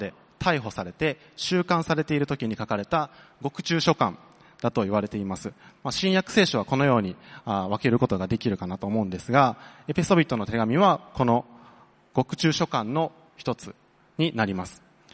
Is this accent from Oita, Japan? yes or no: no; Sakai, Osaka, Japan; accent: Osaka dialect; 私は先ほども紹介にあったように大阪府の堺市で生まれ育ちました。おそらくというよりかは確実に大阪弁がこのメッセージの中で出てくる、